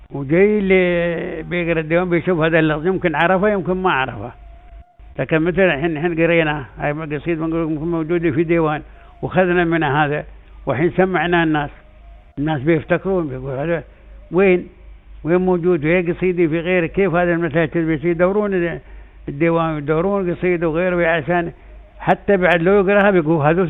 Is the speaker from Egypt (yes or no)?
no; United Arab Emirates; اللي احنا عندنا في الإمارات